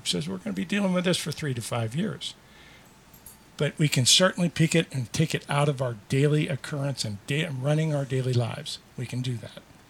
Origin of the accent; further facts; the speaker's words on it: Las Vegas, Nevada, United States; We're from Las Vegas